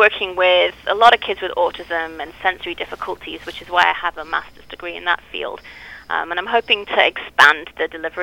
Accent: United Kingdom; I do speak funny because I'm from the United Kingdom.

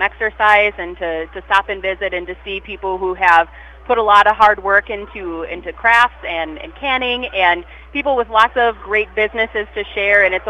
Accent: Minnesota, United States; So I have been born and raised in West Central Minnesota and settled in this area here.

